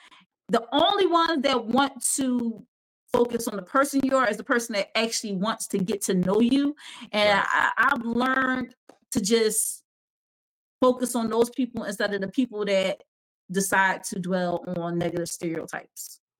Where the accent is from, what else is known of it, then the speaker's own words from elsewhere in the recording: Philadelphia, Pennsylvania, United States; So people see I'm from North Philly, they expect me to act a certain way too.